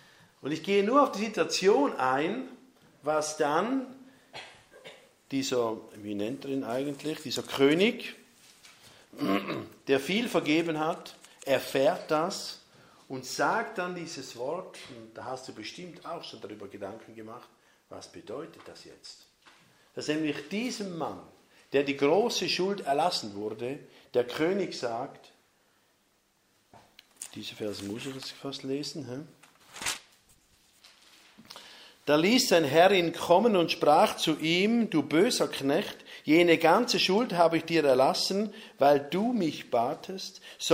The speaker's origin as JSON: {"language": "German", "region": "Appenzell", "country": "Switzerland", "said": "Landsgemeindelied, wo ich herkomme, Appenzell, oder?"}